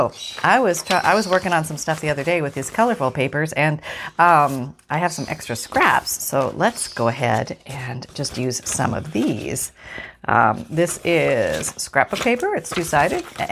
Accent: Canada; moved away; I'm from Canada originally, and I grew up eating Aero bars and Smarties and things that they don't have here.

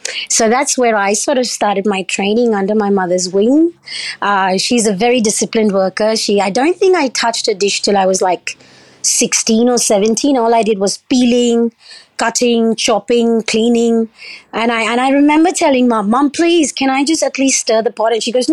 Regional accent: Oman; also born or lived in United Arab Emirates / India; I grew up primarily in Oman, UAE and India. My background is Islamic Indian.

